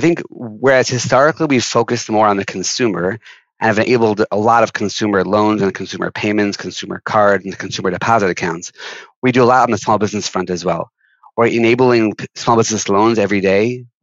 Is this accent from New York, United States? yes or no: yes; Long Island, New York, United States; So I'm actually a New Yorker, born and bred, and really never left. I grew up on Long Island.